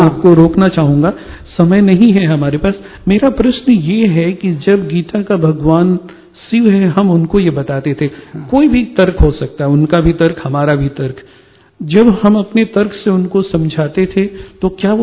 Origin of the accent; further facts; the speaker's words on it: Varanasi, Uttar Pradesh, India; मैं बनारस से हूं